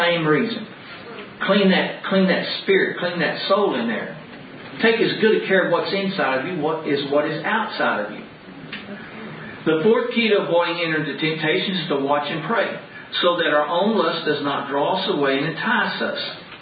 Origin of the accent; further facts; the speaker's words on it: Dallas, Texas, United States; When I was a kid, you know, I grew up in Dallas.